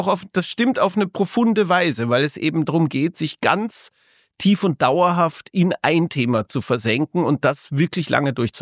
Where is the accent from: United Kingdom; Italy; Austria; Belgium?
Austria; genau, wobei als Niederösterreicher komme ich nicht durch, aber zumindest als Österreicher